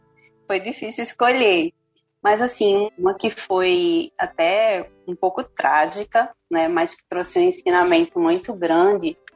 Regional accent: Recife, Pernambuco, Brazil; Então, eu sou de Recife

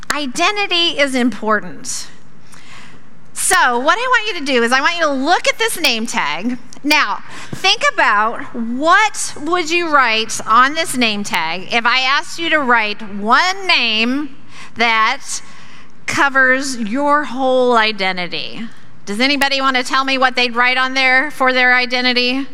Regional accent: Springfield, United States; I am from the Springfield area, and I am the children's minister at Lakeside Christian Church.

